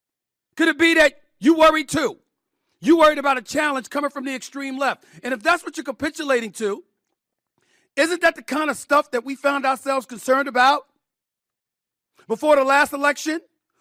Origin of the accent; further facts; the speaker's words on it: New York City, New York, United States; I just worry about that. You talk about putting mental health experts in the subway. I grew up taking the subway.